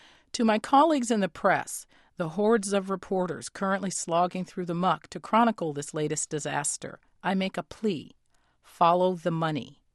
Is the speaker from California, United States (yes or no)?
yes; California, United States; The Loma Prieta earthquake had devastated large parts of my hometown and the surrounding Bay Area, crumpling bridges, destroying homes and businesses, crushing dozens of people under tons of rubble.